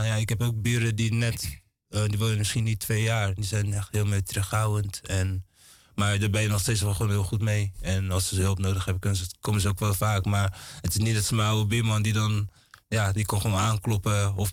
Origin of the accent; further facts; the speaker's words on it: Curaçao; moved away; also born or lived in Memphis, United States / Atlanta, United States; Ik ben geboren in Curaçao. Ik heb daar een aantal jaren gewoond. Vervolgens ben ik naar Amerika verhuisd. Daar heb ik in Memphis gewoond. Ik heb in Atlanta gewoond. En vervolgens ben ik in Nederland terechtgekomen.